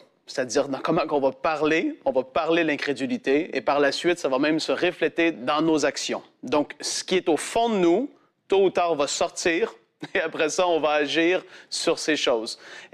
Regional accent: Quebec, Canada; moi je viens du Québec

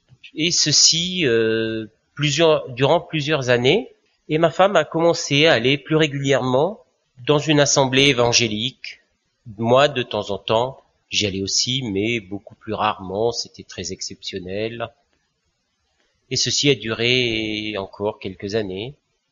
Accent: Marseille, Provence-Alpes-Côte d'Azur, France; born there; also born or lived in Alsace, France; je suis né à Marseille dans une famille catholique. J'ai atterri dans les années 76 en Alsace.

